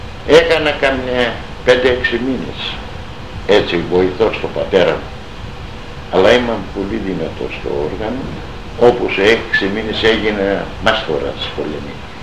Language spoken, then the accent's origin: Greek; Irakleia, Greece; όλοι είμαστε από την Ηράκλεια